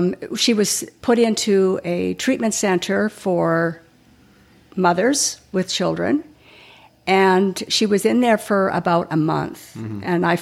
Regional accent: Canada; I'm from Canada, and we live in a large city called Edmonton.

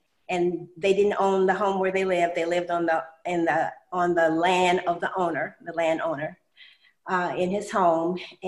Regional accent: Tallahassee, Florida, United States; I grew up in Tallahassee, Florida.

